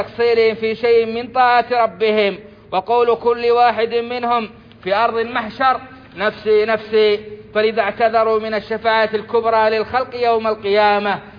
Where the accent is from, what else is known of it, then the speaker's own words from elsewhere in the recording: Saudi Arabia; اللهم أدم على بلادنا السعودية أمنها وإيمانها